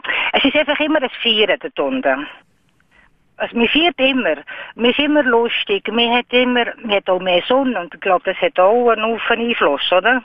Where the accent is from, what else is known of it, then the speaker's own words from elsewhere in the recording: Bern, Switzerland; now in Milan, Italy; oder ich bin aus Bern, natürlich ein kleines Städtchen gegenüber Mailand, eine richtige Metropole.